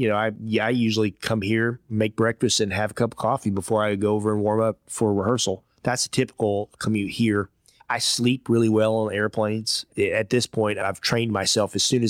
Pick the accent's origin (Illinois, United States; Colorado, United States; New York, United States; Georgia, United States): Georgia, United States; My first job as a 15-year-old kid growing up in Georgia, I worked in a Chinese restaurant.